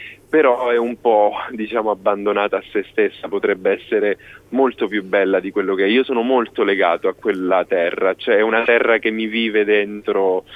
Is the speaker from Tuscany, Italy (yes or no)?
no; Enna, Sicily, Italy; Io sono del centro della Sicilia, sono di Enna, sì.